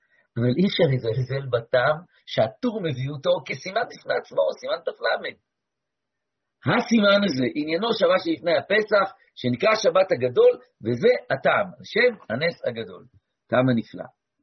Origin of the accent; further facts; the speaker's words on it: Herzliya, Tel Aviv District, Israel; בהרצליה שאני גדלתי בה, אני בהחלט יכול לומר שיום שישי בצהריים היה סוף יום, סוף שבוע, אבל באמת, חיות נסגרו, ושבת ירדה על העיר החילונית.